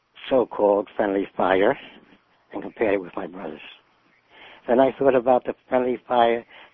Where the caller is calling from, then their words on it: Boston, Massachusetts, United States; Boston area.